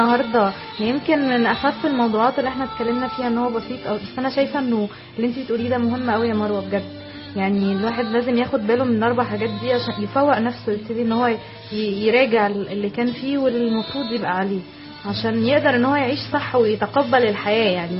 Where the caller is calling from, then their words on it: Abu Dhabi, United Arab Emirates; بحييكم من ابو ظبي، وعلى فكرة انا من مواليد 1 ابريل